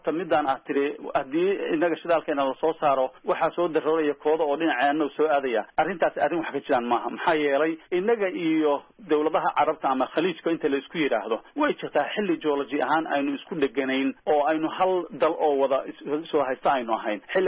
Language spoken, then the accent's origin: Somali; Galkayo, Mudug, Somalia; born there; gaalkacyo joogta walaashay waa magaaladii aan ku dhashay weeye